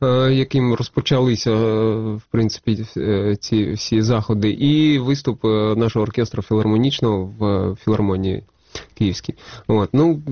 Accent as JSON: {"language": "Russian", "town": "Luhansk", "region": "Luhansk Oblast", "country": "Ukraine", "moved": "yes", "said": "Я сам из Луганска, так, я проживал в Луганску, выехал в липні 14-го с родиною. От, трошки було таке, що поїздив, я і в Чернівцях був, і в Черкасах працював рік в театрі."}